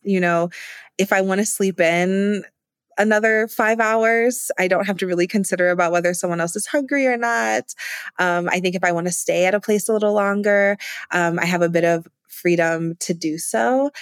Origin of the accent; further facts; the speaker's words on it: Ohio, United States; I'm from Ohio originally, and you know, going to Cleveland, I would have thought I was in New York City with the buildings and the people.